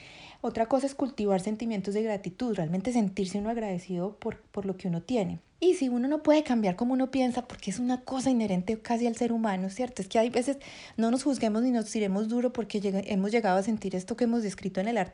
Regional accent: Colombia; la ciudad en la que yo crecí en Colombia

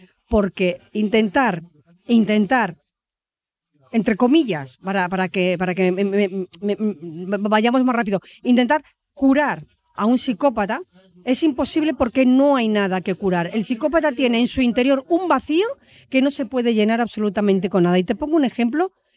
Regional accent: Valladolid, Castile and León, Spain; yo soy de Valladolid, que se me había olvidado decirlo.

